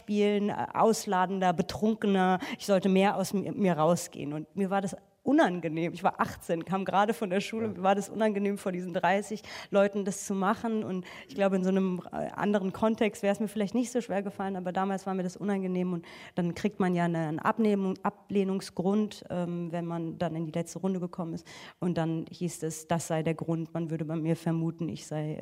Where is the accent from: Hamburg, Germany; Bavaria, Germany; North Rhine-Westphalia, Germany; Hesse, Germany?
Hesse, Germany; Frankfurt; ich komme eigentlich aus Frankfurt